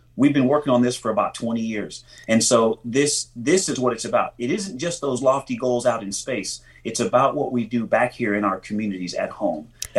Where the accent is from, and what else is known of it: Pomona, California, United States